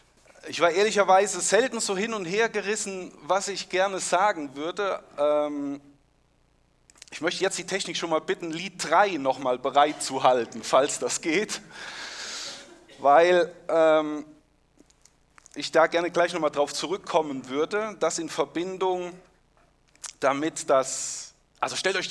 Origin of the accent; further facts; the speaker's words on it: Rhineland-Palatinate, Germany; Bei uns im Westerwald ist das so, dass wenn jemand ein gewisses Alter erreicht hat, kommt sogar der Bürgermeister zum Gratulieren.